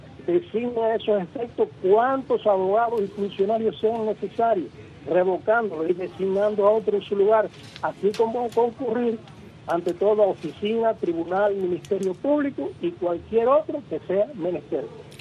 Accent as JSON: {"language": "Spanish", "country": "Cuba", "said": "estoy hablando como ciudadano cubano"}